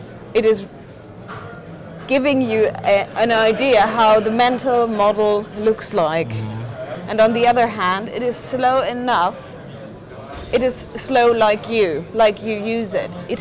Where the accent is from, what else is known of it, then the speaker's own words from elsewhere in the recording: Munich, Bavaria, Germany; born there; English is a second language; now in Berlin, Germany; I'm born in Munich.